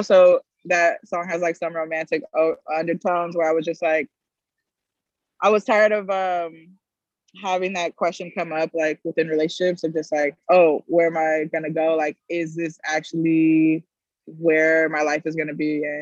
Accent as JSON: {"language": "English", "region": "New Jersey", "country": "United States", "said": "But I am also from Jersey, and I grew up with Jersey club music."}